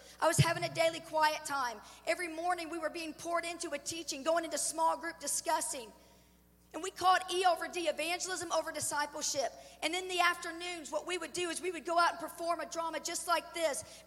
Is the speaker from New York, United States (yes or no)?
no; Indiana, United States; also born or lived in Kentucky; Now, I'm from, if you can hear my accent, I'm from Southern Indiana. I was born in Kentucky, raised in Southern Indiana.